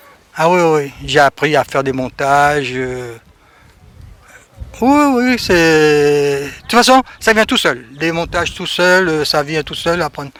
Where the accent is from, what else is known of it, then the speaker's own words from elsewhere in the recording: French Guiana, France; Oui, je suis Guyanais.